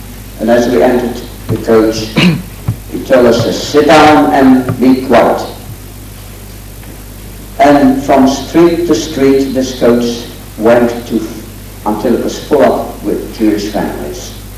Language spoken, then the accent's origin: English; London, United Kingdom; born there; also born or lived in Netherlands; I was born in London and I lived in Holland.